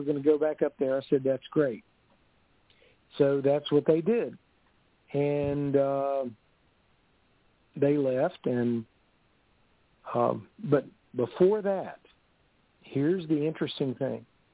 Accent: Florida, United States; because I'm up here from Florida

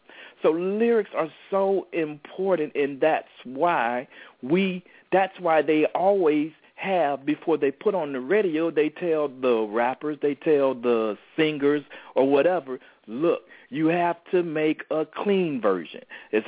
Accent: Tampa, Florida, United States; I was home in my hometown of Tampa, Florida.

